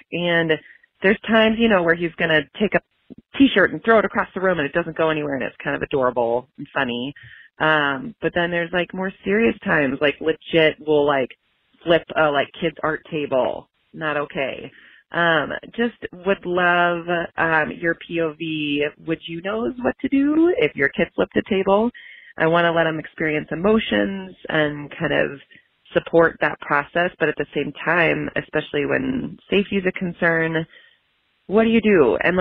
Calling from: Minneapolis, Minnesota, United States; I'm calling from Minneapolis.

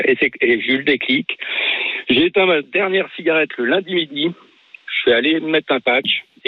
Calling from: Brittany, France; À côté de Redon.

